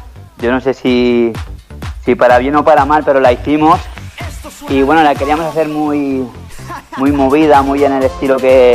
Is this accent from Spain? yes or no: yes; Balearic Islands, Spain; la verdad es que yo me siento mallorquín, me siento español y tengo ahí mi alma, que es extremeña